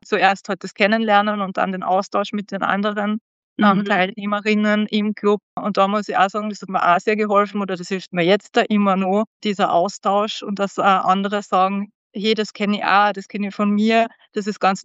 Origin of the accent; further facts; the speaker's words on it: Styria, Austria; now in Vienna, Austria; Ich wohne in Wien, aber ich bin gebürtig aus der Steiermark.